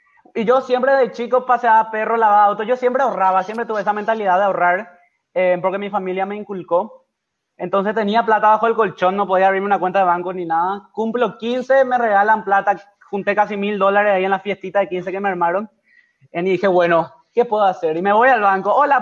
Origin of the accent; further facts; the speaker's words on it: Paraguay; vengo de Paraguay, me dicen, Far Away, ok.